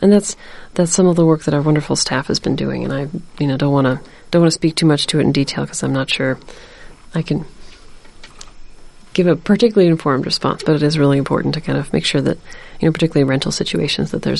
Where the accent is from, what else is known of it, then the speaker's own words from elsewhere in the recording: Maryland, United States; I am actually from Maryland originally